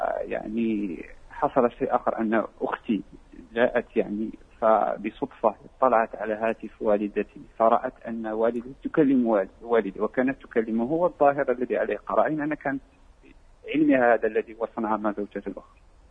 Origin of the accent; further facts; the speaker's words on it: Morocco; مع أن كبرنا في المغرب